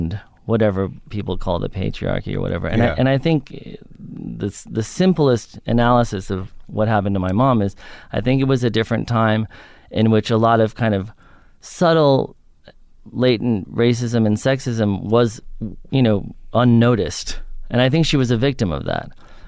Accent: New York, United States; because I grew up in New York on the Upper West Side

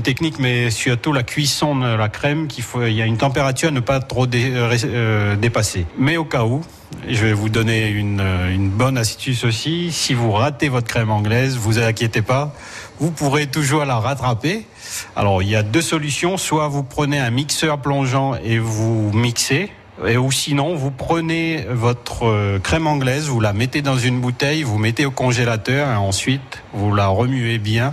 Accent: Saint-Pierre, Réunion, France; moved away; Je viens de Saint-Pierre, l'île de La Réunion, et je suis né là-bas. Et ça fait bientôt 20 ans que je suis en métropole.

